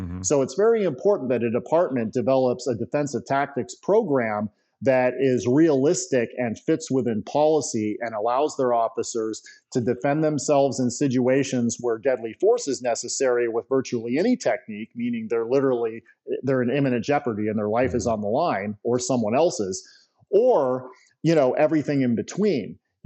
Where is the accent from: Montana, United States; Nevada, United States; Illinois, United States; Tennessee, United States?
Nevada, United States; Nevada State Post here, you know, my home state, only requires a department to have their cops qualify twice per year.